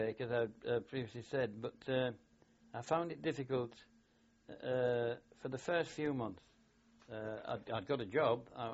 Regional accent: Hull, Yorkshire and the Humber, United Kingdom; I served with the Customs in Hull, my hometown, for the next 23 years.

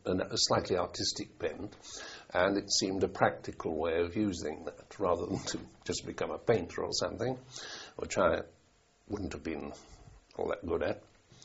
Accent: Manchester, North West England, United Kingdom; born there; also born or lived in France; I was born in Manchester, Victoria Park.

